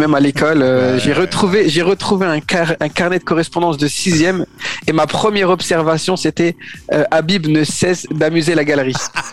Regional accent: Lille, Hauts-de-France, France; J'ai grandi à Lille, dans le vieux Lille, pour ceux qui connaissent un peu cette ville.

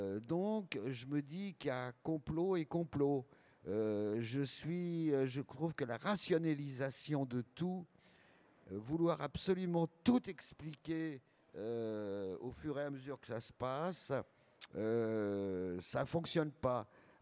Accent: Nouvelle-Aquitaine, France; je dirais que j'ai grandi pour partie dans la Creuse.

